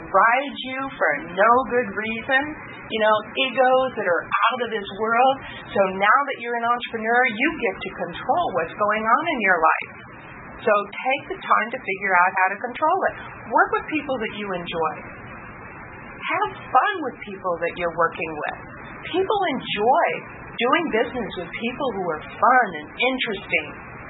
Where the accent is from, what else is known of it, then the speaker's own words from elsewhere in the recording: San Ramon, California, United States; Like coming here and speaking to a group of realtors when I'm from San Ramon and I'm supposed to be in Oakland